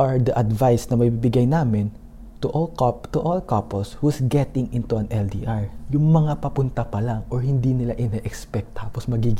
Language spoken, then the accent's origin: Tagalog; Dubai, United Arab Emirates; I'm from Dubai.